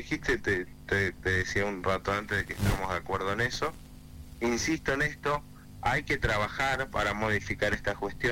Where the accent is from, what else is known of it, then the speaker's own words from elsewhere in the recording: Tierra del Fuego, Argentina; lo que quienes somos de Tierra del Fuego tenemos que hacer es activamente defender eso.